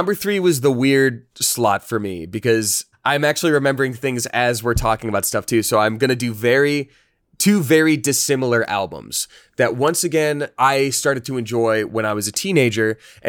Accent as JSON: {"language": "English", "region": "Georgia", "country": "United States", "said": "I'm from Georgia in an area that was, in general, very religious. My family didn't really practice anything."}